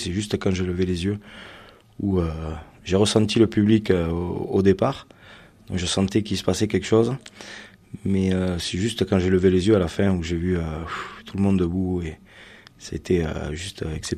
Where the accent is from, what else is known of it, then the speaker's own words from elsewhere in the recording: Gruissan, Occitanie, France; Je viens de Grussan, un petit village en bord de mer, tout près de Narbonne.